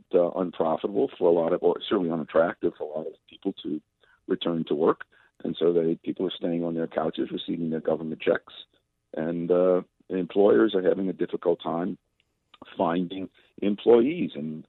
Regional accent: New Orleans, Louisiana, United States; You know, New Orleans is my hometown.

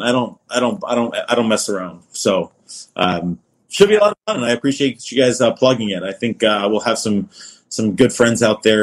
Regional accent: Florida, United States; I grew up in Florida and, yeah, so I didn't know of him, but I definitely knew the school that he went to.

